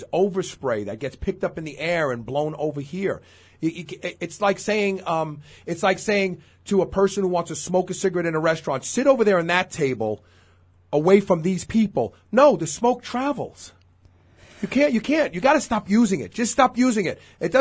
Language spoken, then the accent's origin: English; Brooklyn, New York, United States; I probably can. I grew up in Brooklyn.